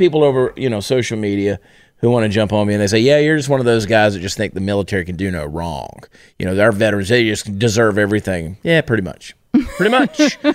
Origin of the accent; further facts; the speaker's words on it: Georgia, United States; Well, you know, I'm from Georgia.